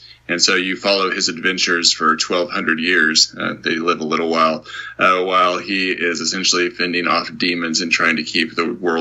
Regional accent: Kansas, United States; I'm heading back into Kansas, which is my home state this year.

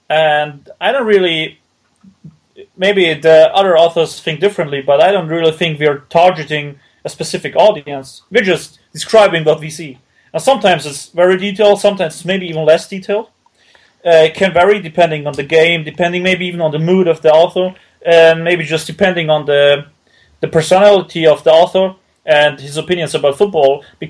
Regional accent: Austria; English is a second language; I'm from Austria.

